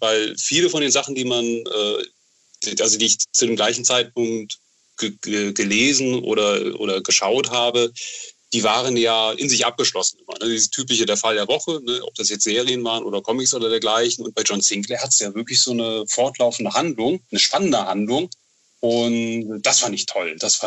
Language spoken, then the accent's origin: German; Bonn, North Rhine-Westphalia, Germany; Du, ich bin Bonner